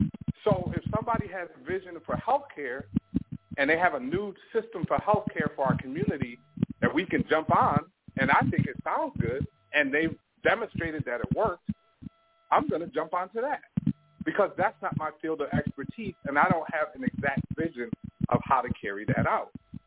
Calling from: Toronto, Ontario, Canada

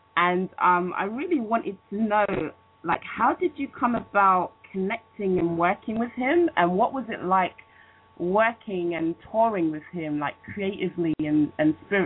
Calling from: London, United Kingdom; Yes, I'm calling from London.

